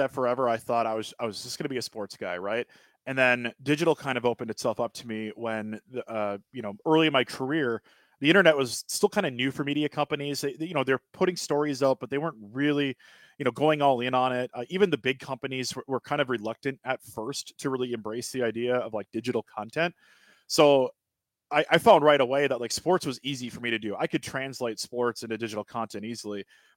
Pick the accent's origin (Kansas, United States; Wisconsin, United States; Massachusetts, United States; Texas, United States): Wisconsin, United States; born or raised there; also born or lived in Milwaukee / Madison